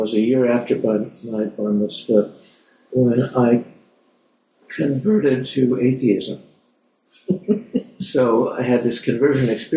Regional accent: Pittsburgh, Pennsylvania, United States; So, so I grew up in Pittsburgh, as did Eve. I was raised Jewish, although secular.

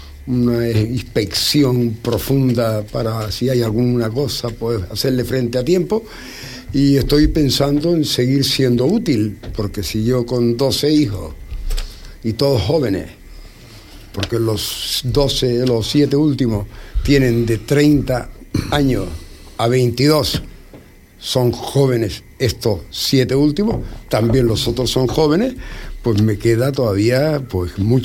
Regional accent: Canary Islands, Spain; also born or lived in Arrecife; Y vino para Fuerteventura porque había en casa una burra recién parida.

